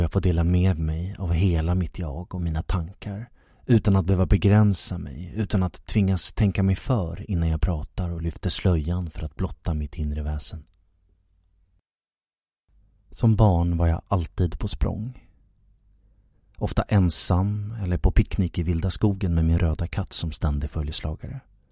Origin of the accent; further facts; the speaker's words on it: Nykvarn, Stockholm County, Sweden; Jag kommer från Nykvarn, ett litet brukssamhälle utanför Södertälje i Stockholms län. Det är där jag har mina rötter